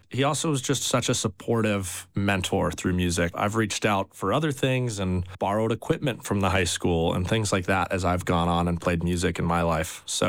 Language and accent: English; Utah, United States; Well, so I grew up sailing on the Jordanelle. I'll shout out Park City Sailing, my one of my favorite nonprofits.